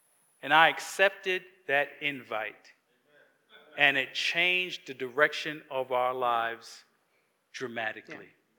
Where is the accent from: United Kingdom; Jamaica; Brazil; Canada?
Jamaica; also born or lived in New York; now in United States; She's from Trinidad, and I'm from Jamaica, right? We came from the islands, lived in New York for many years, and then came down to Georgia.